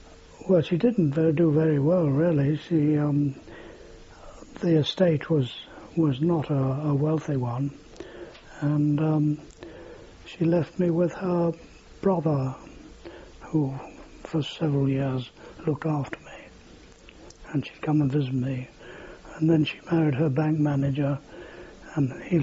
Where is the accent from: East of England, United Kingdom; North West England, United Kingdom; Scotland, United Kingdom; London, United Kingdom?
North West England, United Kingdom; Liverpool; born there; Yes, I was born in Liverpool, just within sight of the cathedral, on the 23rd of May, 1920.